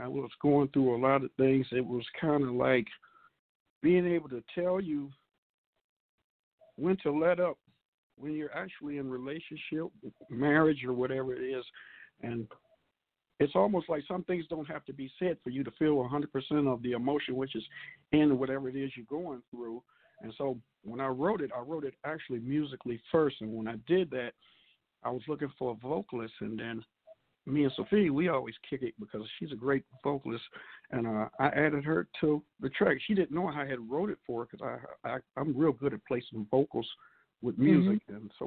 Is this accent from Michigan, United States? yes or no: yes; Grand Rapids, Michigan, United States; now in Flint, United States; But I'm a native. I'm a native of Grand Rapids. I got to give a shout out to my home people. And but yes, I've been in Flint now for the last 39 years, and Flint's my home now.